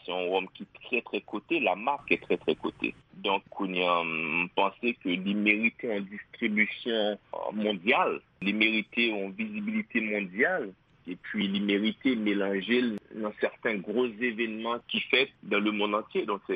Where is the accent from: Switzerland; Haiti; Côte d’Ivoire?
Haiti; en tant qu'Haïtien